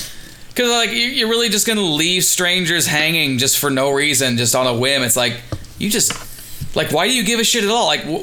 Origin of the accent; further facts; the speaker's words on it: Indiana, United States; Because I was thinking, like, we're from Indiana, so I was thinking racing, like Daytona.